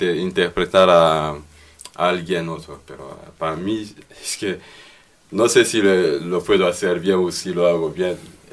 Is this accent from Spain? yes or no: no; DR Congo; Sí, bueno, no podemos hablar del Congo sin hablar de Joseph Kabila.